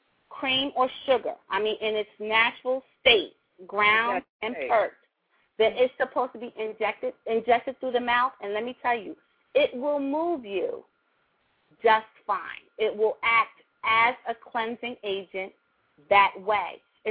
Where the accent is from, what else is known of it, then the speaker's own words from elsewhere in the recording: Brooklyn, New York, United States; now in Philadelphia, United States; I am. I'm from Brooklyn, New York.